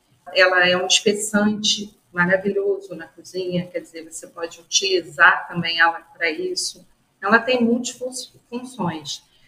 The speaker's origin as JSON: {"language": "Portuguese", "region": "Rio de Janeiro", "country": "Brazil", "said": "Eu sou carioca, né? Eu sou filha de pernambucana e carioca. Então, eu chamo muito aipim, que o carioca chama mandioca de aipim, e macaxeira, como é em Pernambuco, como ela é chamada."}